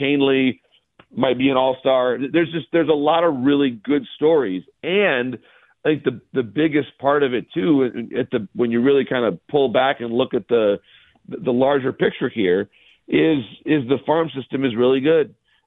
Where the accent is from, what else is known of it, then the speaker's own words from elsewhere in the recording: Michigan, United States; everybody and most people that I know in the game know that I'm from Michigan and live in Michigan.